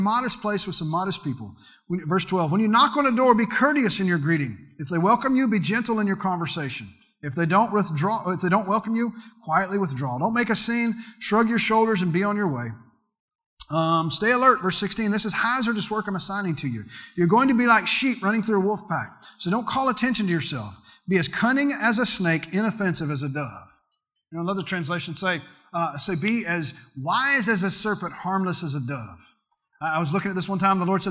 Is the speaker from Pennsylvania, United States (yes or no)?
no; Louisiana, United States; I'm from Louisiana. We have alligators.